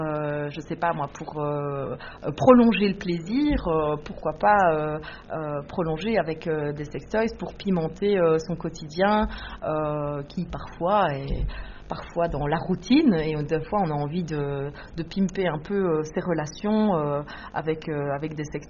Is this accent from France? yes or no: no; Bertry, Wallonia, Belgium; also born or lived in Bouillon; Ici, moi, j'habite la région de Neuchâteau, je suis originaire de Bertry, j'ai habité durant 15 ans à Bouillon